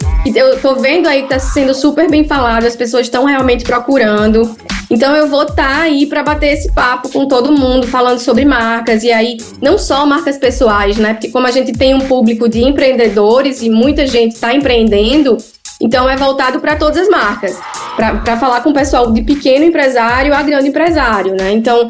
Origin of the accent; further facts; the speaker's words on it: Northeast Region, Brazil; E aí é difícil pra mim como nordestina também